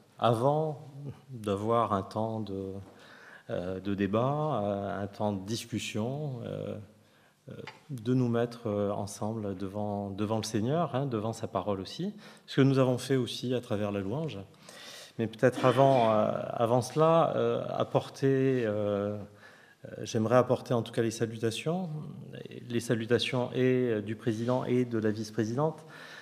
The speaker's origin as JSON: {"language": "French", "region": "Hauts-de-France", "country": "France", "said": "je suis né dans le Nord, je suis un ch'ti."}